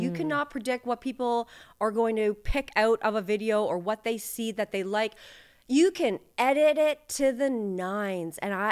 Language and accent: English; Whitby, Ontario, Canada; I grew up in Whitby, Ontario.